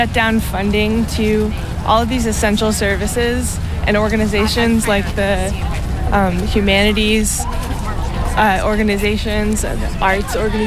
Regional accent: Vermont, United States; I'm from Vermont.

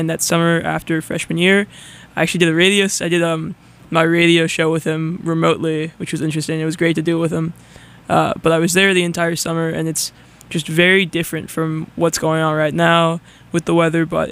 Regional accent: California, United States; all the way down to where my hometown is in Southern California

